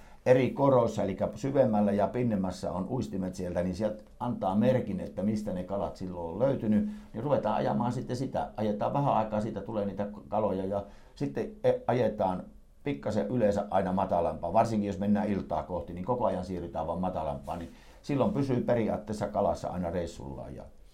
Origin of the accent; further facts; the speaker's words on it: North Karelia, Finland; Joo, savisameita vesiä, niin kuin meillä Pohjois-Karjalassa, niitä meillä ei ole. Hämeessä me on kerran joutunut siihen ja tuota, minä tietysti pohjoiskarjalaisena laiton painoja siihen